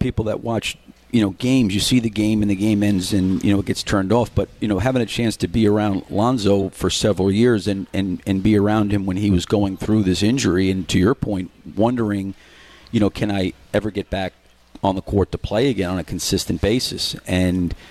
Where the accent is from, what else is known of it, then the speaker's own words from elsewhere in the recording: New York, United States; I actually got talked into coming from, you know, being a New Yorker to go down to Wall Street